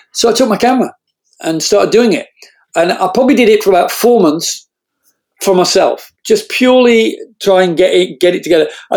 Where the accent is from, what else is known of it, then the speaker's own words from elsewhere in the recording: Sheffield, Yorkshire and the Humber, United Kingdom; So I'm from Sheffield, north of England, and I academically just inept.